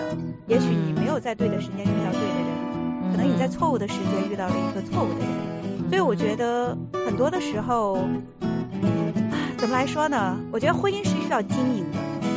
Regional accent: China; 可能在我们中国人的女生的眼中会觉得长得还有点点比一般还偏下一点哈

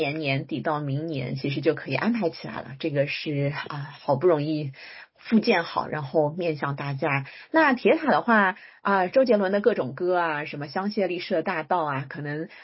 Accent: Suzhou, Jiangsu, China; born there; 因为我自己是出生在苏州的

